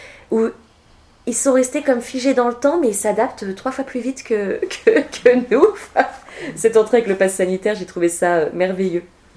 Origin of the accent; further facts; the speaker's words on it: France; moi j'avais mon pass, comme je suis française.